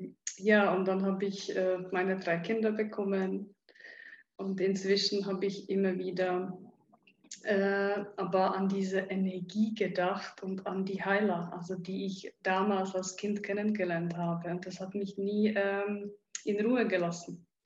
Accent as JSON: {"language": "German", "country": "Czechia", "tie": "born or raised there", "said": "Ja, ich bin in der Tschechei aufgewachsen. In der Tschechei war es auch nicht gerade so einfach, weil ich in der kommunistischen Zeit aufgewachsen bin."}